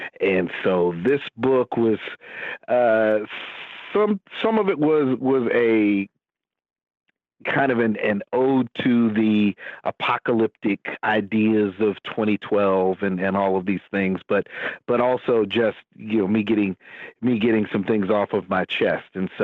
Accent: Elizabethton, Tennessee, United States; She was on the board at the public library in my hometown, Elizabethton, Tennessee.

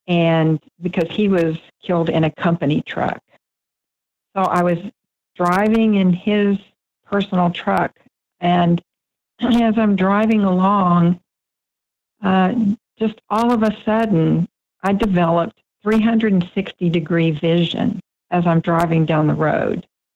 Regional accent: Bryan, Texas, United States; and of course we drove to my hometown, which is Bryan. We lived in Houston at the time.

